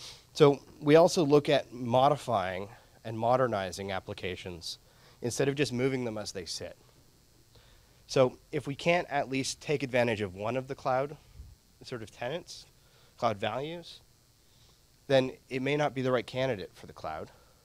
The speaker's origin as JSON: {"language": "English", "town": "Toronto", "region": "Ontario", "country": "Canada", "said": "including Canada, which I like to say because I'm from Toronto."}